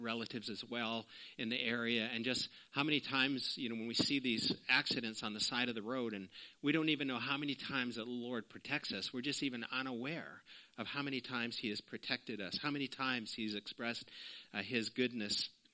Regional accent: Canada; I grew up in Canada here

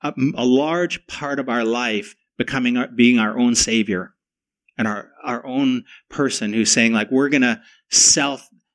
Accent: Canada; also born or lived in United States; Since I've moved back to Canada, I'm Canadian, but I lived a number of years in the United States. And moving back to Toronto, which is the biggest city I've ever lived in, which is the most global city I've ever lived

